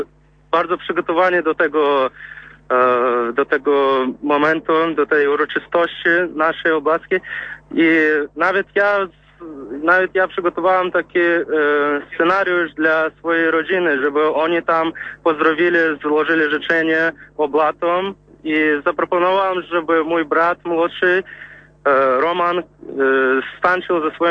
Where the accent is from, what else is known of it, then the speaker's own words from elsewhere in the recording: Turkmenistan; ja pochodzę sam z Turkmenistanu